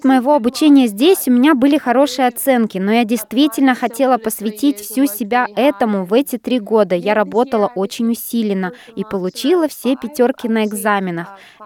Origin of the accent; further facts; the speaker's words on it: Australia; Температура понижалась до -35, а я приехала из Австралии.